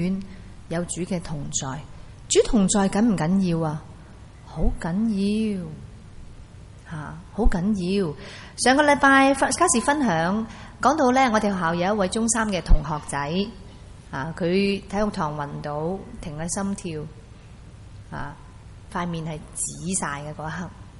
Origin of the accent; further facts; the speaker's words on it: Hong Kong; 不要用我们香港人此时此刻去想法，那多少尺先？是不是？有多少间房先？